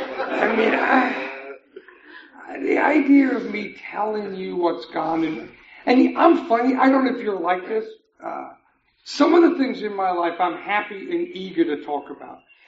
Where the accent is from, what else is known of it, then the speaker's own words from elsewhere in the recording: England, United Kingdom; I grew up in England, and in England they use that phrase, stiff upper lip.